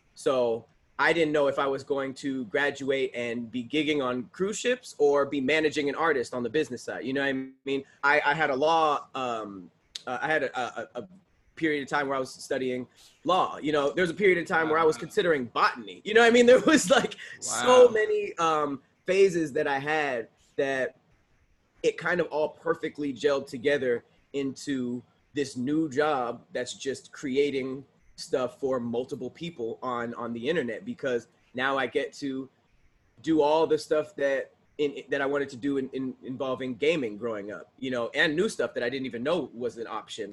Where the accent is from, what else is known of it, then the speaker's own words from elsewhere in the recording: Los Angeles, California, United States; Thank you. I grew up in Los Angeles.